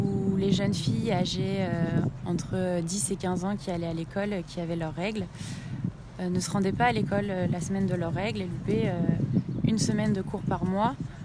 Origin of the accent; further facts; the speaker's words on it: Nouvelle-Aquitaine, France; Je suis originaire de Charente